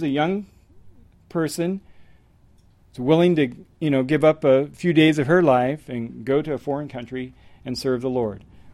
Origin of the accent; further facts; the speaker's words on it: Ohio, United States; I grew up in Ohio.